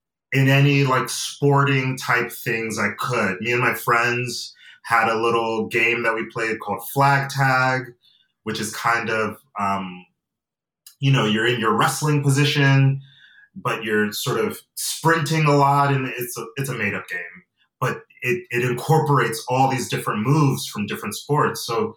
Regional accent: Atlanta, Georgia, United States; also born or lived in Nigeria; Well, I say that I'm from Nigeria and I'm from Georgia, because I was born in Atlanta. But my family, I come from a family of immigrants, and I have dual citizenship.

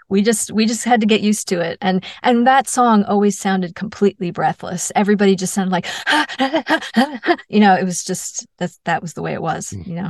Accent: New York, United States; And, you know, I'm from New York.

